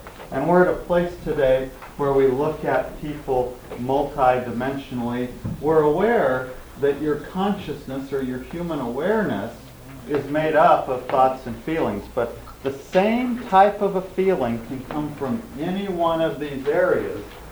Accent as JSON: {"language": "English", "town": "Portland", "region": "Oregon", "country": "United States", "said": "I come from Portland, Oregon"}